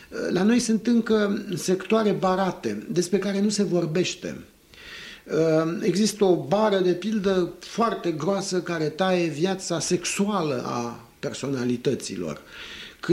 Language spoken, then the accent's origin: Romanian; Romania; Asta nu ține de o însușire a noastră ca români, ține de o însușire a culturii noastre.